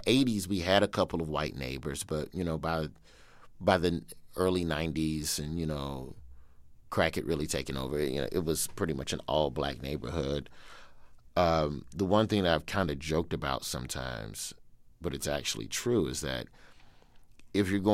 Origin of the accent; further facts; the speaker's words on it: Birmingham, Alabama, United States; moved away as an adult; So I grew up in Birmingham, Alabama, on the west side. The neighborhood is called West End. Zip code 35211, one of the worst zip codes in the city in terms of crime statistics at the time.